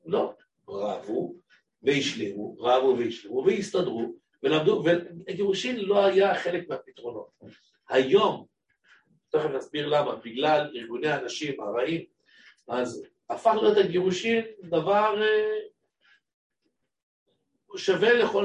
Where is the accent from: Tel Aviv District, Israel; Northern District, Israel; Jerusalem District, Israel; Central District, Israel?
Jerusalem District, Israel; Jerusalem; אני זוכר, ואני לא כזה זקן, אני רק בן 60 ומשהו. אני זוכר כשאני הייתי צעיר בירושלים